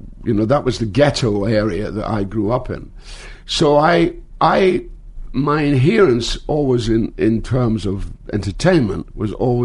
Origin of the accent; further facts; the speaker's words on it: Scotland, United Kingdom; I started in my hometown in Scotland.